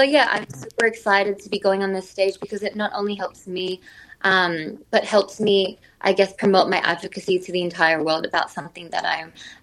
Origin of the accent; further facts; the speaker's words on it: Australia; because I was raised, you know, as both Filipino Australian, so I have those values instilled in me, the warmth, the resilience, the respect for your elders.